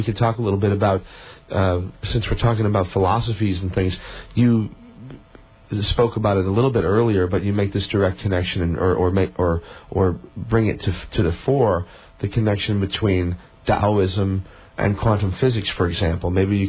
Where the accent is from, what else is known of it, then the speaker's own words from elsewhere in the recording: Chicago, Illinois, United States; also born or lived in Colorado; Yeah, I lived in Colorado for 15 years after growing up in the Chicago area, and my time in Colorado was certainly a transformative time for me, sure.